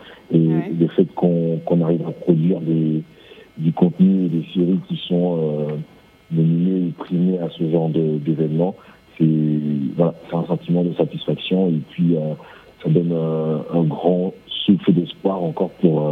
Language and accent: French; Togo; En Afrique, chez nous, au Togo, avec les moyens qu'on